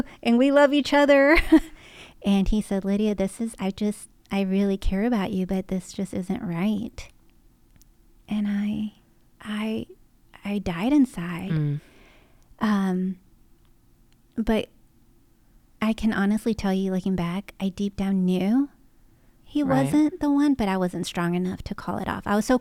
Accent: Austin, Texas, United States; So for example, I'm from Texas.

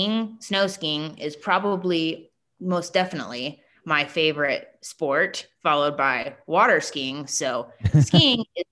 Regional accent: Flagstaff, Arizona, United States; Yeah, it was especially hard too growing up in Flagstaff because the soccer season in Arizona, as opposed to other states, is in the winter

